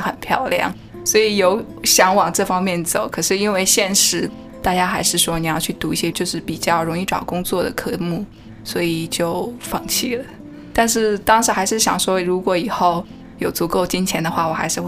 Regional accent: China; 我相信我这一代在中国长大的可能被教育都想要成为科学家

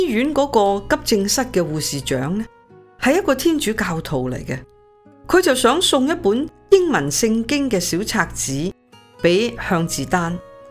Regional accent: China; 因为你知道我哋个个中国人咧讲英文都会有口音噶嘛，除非我哋喺本地出生嘅啫。

